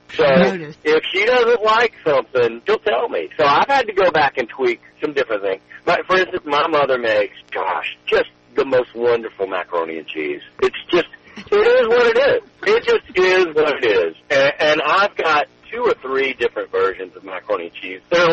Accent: the South, United States; the same way that I learned to cook growing up in the South and in Paula Deen's home was sort of by osmosis

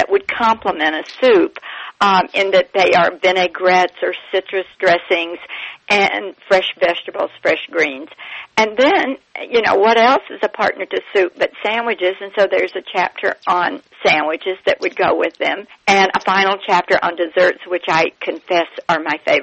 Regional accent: Memphis, Tennessee, United States; accent: Southern; I grew up in the South in Memphis, and I was lucky enough to go to college in New Orleans

